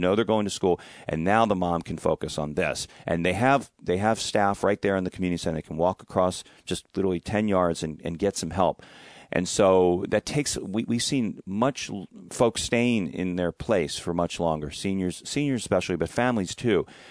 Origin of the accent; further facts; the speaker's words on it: San Francisco, California, United States; now in Marin, United States; I mean, I came from San Francisco to Marin.